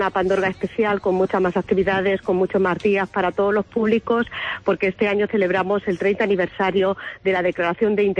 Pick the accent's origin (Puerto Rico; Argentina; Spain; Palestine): Spain; Castilla-La Mancha; porque además de cómo somos los manchegos, ¿no?, de cómo tratamos a la gente